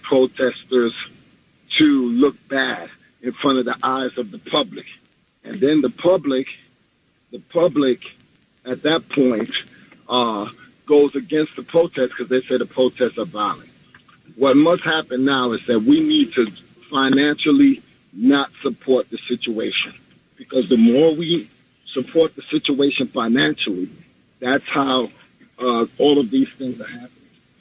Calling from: Queens, New York, United States; I'm calling from Queens.

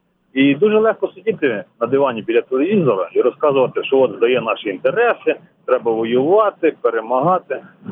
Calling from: Kyiv, Ukraine

